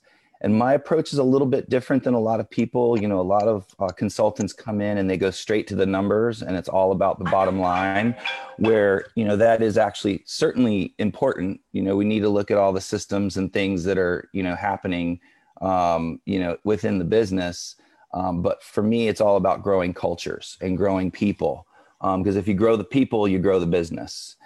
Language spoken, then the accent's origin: English; Virginia Beach, Virginia, United States; moved away as an adult; also born or lived in New York City; now in Los Angeles, United States; I'm from the East Coast originally, Virginia Beach, Virginia. I grew up in, and moved to New York City in the mid-90s. And then landed in Los Angeles right after 9/11.